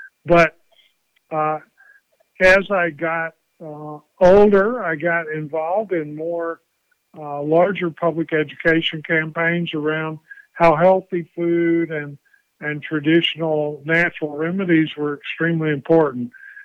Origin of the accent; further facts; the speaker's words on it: Texas, United States; Well, I grew up in Southeast Texas in the Port Arthur Beaumont Orange area, which the oil companies called the Golden Triangle.